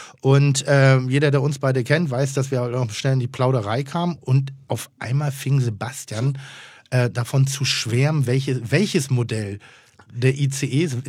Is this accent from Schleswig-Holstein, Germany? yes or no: yes; Pinneberg, Schleswig-Holstein, Germany; also born or lived in Elmshorn; da ich ja eigentlich geborener Pinneberger bin. Andersrum, ich bin geborener Emsorner und in Pinneberg groß geworden.